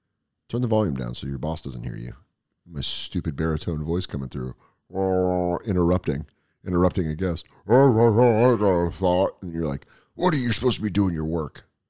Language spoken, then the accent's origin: English; Colorado, United States; Colorado, growing up in Colorado, field trips are all either nature or settling